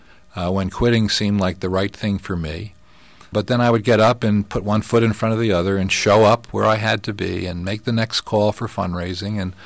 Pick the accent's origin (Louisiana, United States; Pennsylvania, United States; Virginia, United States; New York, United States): Pennsylvania, United States; Philadelphia; I wouldn't characterize myself as a kid growing up in Philadelphia as a street fighter.